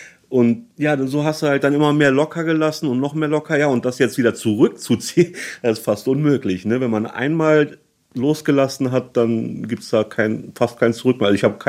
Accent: Düsseldorf, North Rhine-Westphalia, Germany; moved away as an adult; also born or lived in Berlin; ich komme gebürtig aus Düsseldorf, bin dort geboren und aufgewachsen, bin dann mit Anfang, Mitte 20 so nach Berlin gezogen, habe dort eine Zeit lang gelebt.

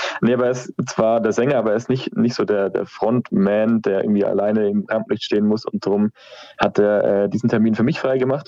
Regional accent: Würzburg, Bavaria, Germany; accent: Franconian; now in Munich, Germany; Ja, also wir sind in München zwar verortet, aber ich komme zum Beispiel aus Würzburg. Drum bin ich eher Franke als Bayer, muss ich gestehen.

